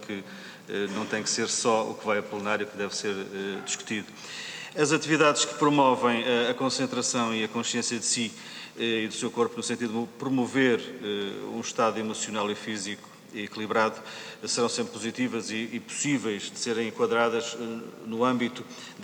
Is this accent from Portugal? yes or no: yes; Fafe, Braga, Portugal; no Conselho de onde sou oriundo, no Conselho de Faf, e onde fui também autarca